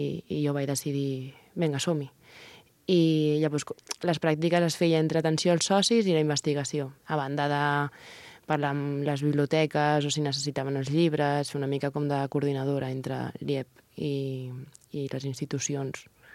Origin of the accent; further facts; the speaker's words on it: Catalonia, Spain; jo a la meva comarca, que li tinc una gran estima, a diferència de Vilafranca i el Garraf, l'associacionisme cultural està més mort. Baix Penedès està més aturat.